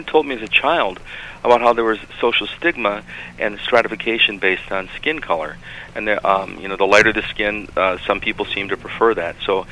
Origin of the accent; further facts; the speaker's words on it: Twin Cities, Minnesota, United States; You know, I was born in the Twin Cities, and I grew up in the Twin Cities. I went to Highland Park Junior High School.